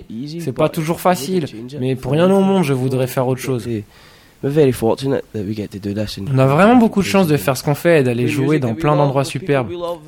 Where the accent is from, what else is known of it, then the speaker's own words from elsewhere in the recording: Scotland, United Kingdom; qu'en Écosse, des fois les gens nous disent qu'ils ont du mal à nous comprendre à cause de notre accent, parce que tu vois, on vient d'Écosse, quoi.